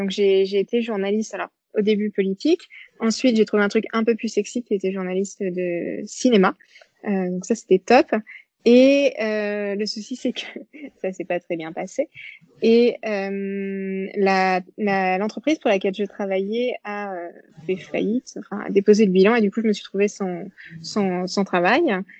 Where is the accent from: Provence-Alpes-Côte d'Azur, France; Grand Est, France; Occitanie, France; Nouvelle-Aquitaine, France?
Nouvelle-Aquitaine, France; Saint-Félix; Alors, je viens de Charente, Saint-Félix. C'est une petite ville à côté d'Angoulême.